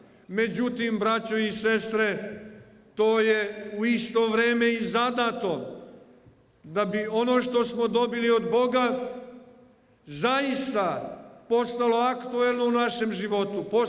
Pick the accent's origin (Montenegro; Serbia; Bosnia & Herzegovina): Serbia; Čurug, Vojvodina; Sam sam odrastao u Čurugu, u molitvenoj atmosferi toga mesta.